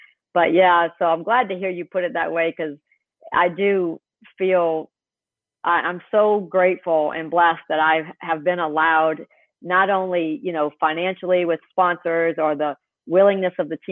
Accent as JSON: {"language": "English", "region": "Louisiana", "country": "United States", "accent": "Cajun", "said": "I said, I'm from Louisiana, but I race Pro Stock motorcycles in the NHRA Winston drag racing"}